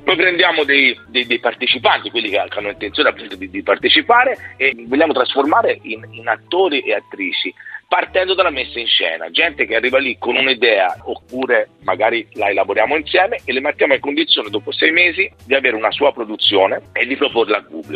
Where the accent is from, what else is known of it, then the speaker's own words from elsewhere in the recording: Tuscany, Italy; casa mia il ciclismo è il secondo sport vissuto da toscano, in mezzo alle biciclette